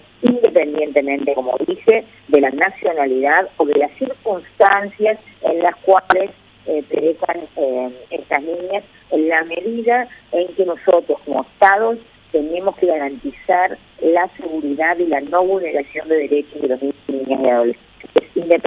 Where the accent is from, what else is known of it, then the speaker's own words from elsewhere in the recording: Argentina; si fuera en mi país y murieran niñitas paraguayas o de la nacionalidad de que se trate, sería yo la primera y creo que el experto que tendría el mismo acompañamiento pidiendo a mi justicia, a la justicia argentina